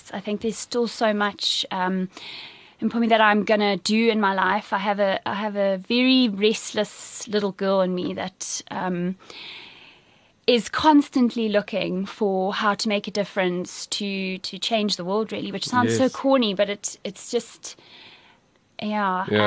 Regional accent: Zimbabwe; And I come from Zimbabwe. I think, you know, we come from a nation of people who've been, under a lot of stress and strain for a number of years.

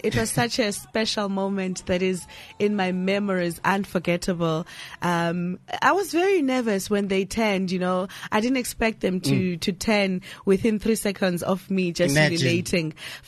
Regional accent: Port Elizabeth, Eastern Cape, South Africa; born there; now in Johannesburg, South Africa; I was born in Port Elizabeth. Now I stay in Johannesburg.

